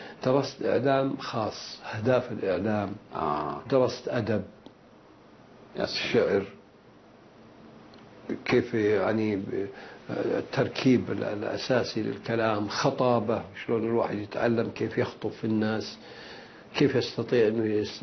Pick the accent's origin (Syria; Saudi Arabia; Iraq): Saudi Arabia; قلت له لا أنا سعودي